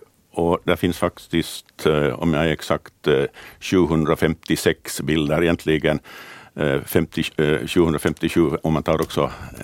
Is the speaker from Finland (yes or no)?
yes; Pargas, Southwest Finland, Finland; also born or lived in Korpo; jag är ju inte hemma härifrån, utan jag är ju egentligen från Åbolands skärgård, från Korpo, och sen har jag växt upp i Pargas.